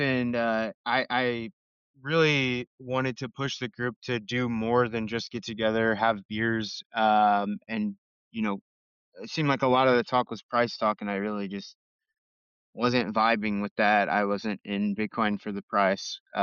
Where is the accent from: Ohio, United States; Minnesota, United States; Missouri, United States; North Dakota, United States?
Missouri, United States; St. Louis; I'm from St. Louis originally.